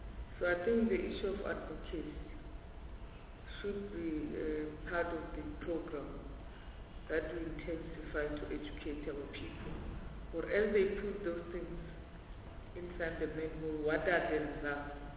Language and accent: English; Limpopo, South Africa; because I'm coming from Limpopo